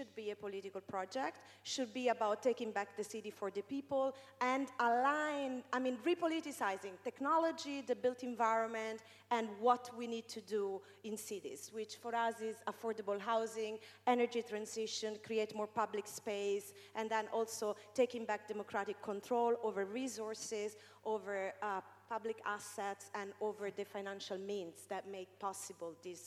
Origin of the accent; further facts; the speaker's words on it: Rome, Lazio, Italy; I'm from Rome, but also I go often to Naples.